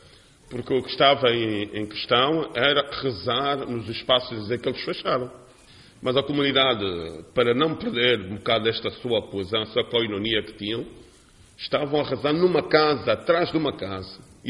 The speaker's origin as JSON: {"language": "Portuguese", "country": "Angola", "said": "esta nacionalidade que diz que sou angolano"}